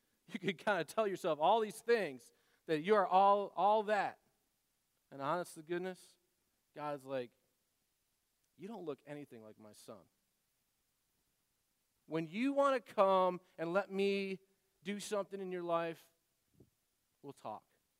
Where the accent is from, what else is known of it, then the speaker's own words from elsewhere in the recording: United States; I'm American after all.